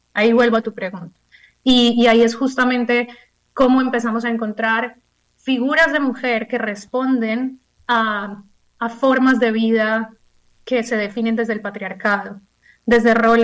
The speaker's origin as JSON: {"language": "Spanish", "country": "Colombia", "said": "como mujer, como colombiana, pero también como estudiante de cine"}